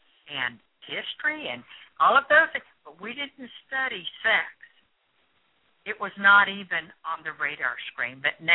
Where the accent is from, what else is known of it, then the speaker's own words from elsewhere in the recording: Midwest, United States; Teen pregnancies were rare in where I grew up in the Midwest and in the 50s and 60s.